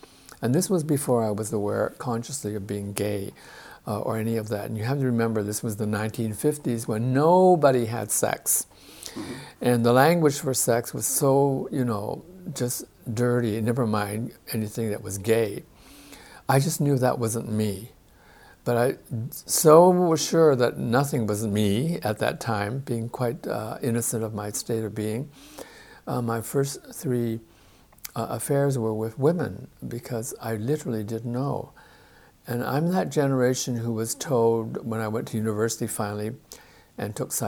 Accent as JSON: {"language": "English", "country": "Canada", "said": "I always said, I'm Canadian. But more than being a Canadian, I was an in-betweener."}